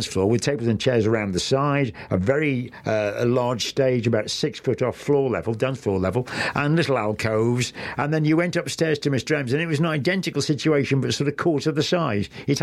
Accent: Stoke-on-Trent, West Midlands, United Kingdom; also born or lived in Manchester; I was actually from the Stoke-on-Trent area originally, but lived in Manchester

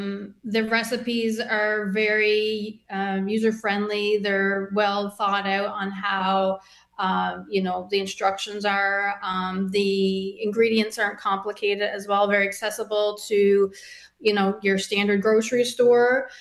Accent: Newfoundland and Labrador, Canada; So I'm originally from Newfoundland, and this book really taps into Atlantic Canada cuisine.

